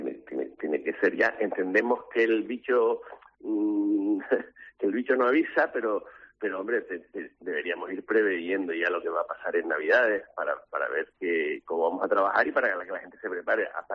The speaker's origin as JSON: {"language": "Spanish", "region": "Canary Islands", "country": "Spain", "said": "preocupados como canario por la imagen que se pueda dar"}